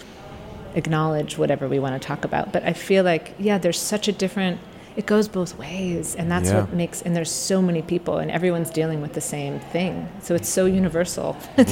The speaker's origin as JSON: {"language": "English", "town": "Pittsburgh", "region": "Pennsylvania", "country": "United States", "tie": "born or raised there", "said": "No, I grew up in Pittsburgh."}